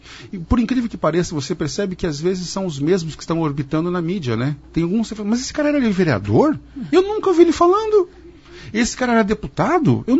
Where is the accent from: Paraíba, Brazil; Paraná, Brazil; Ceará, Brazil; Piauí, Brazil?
Paraná, Brazil; Curitiba; now in Maringá, Brazil; Eu sou curitibano. Moro há 10 anos em Maringá.